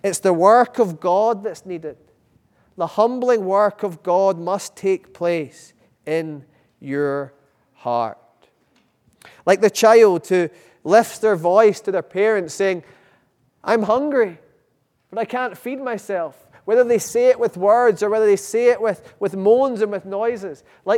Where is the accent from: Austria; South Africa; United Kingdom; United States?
United Kingdom; Scotland; when I was growing up in Scotland.